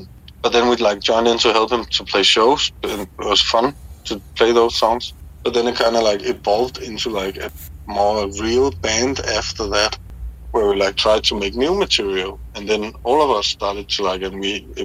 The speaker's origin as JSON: {"language": "English", "town": "Copenhagen", "region": "Capital Region of Denmark", "country": "Denmark", "said": "No, we're all from Copenhagen, Denmark."}